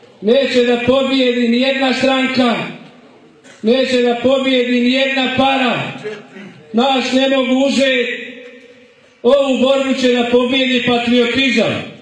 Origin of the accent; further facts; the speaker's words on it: Srebrenik, Federation of Bosnia and Herzegovina, Bosnia & Herzegovina; Dolazim iz Tuzlanskog kantona. Tačnije sam iz Srebrenika